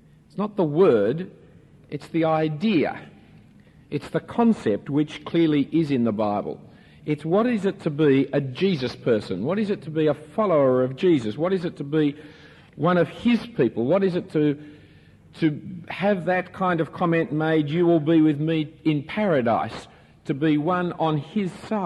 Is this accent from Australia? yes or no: yes; Sydney, New South Wales, Australia; I grew up in Sydney. Didn't interview me. In the better part of Sydney.